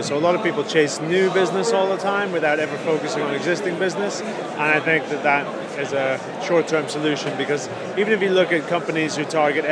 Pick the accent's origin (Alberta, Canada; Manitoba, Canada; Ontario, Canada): Alberta, Canada; also born or lived in Liverpool, England / Scotland; So I was born in Liverpool. Grew up in Canada and Scotland, but of Irish heritage